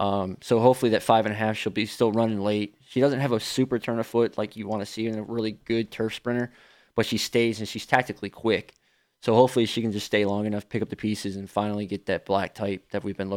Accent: Edmond, Oklahoma, United States; born there; Actually, I wasn't. In fact, I was born in Edmond, Oklahoma, which is right outside Remington Park.

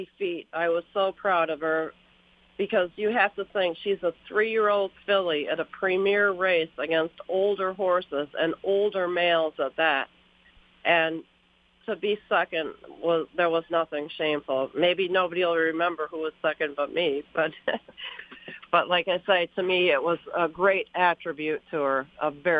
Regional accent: Michigan, United States; Oh, yeah. I mean, Michigan has 10,000 lakes.

